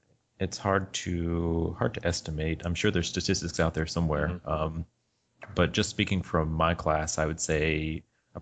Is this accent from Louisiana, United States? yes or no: no; Alabama, United States; I'm from Alabama and here I am in Iowa.